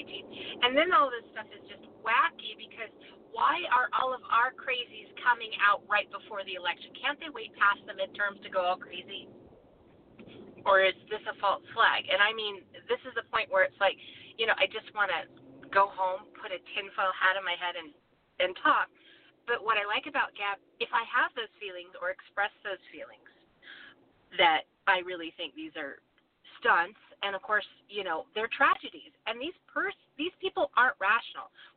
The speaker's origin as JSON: {"language": "English", "region": "the West", "country": "United States", "tie": "born or raised there", "said": "I'm American. I grew up in the West. I'm Catholic. You know, I was raised Catholic."}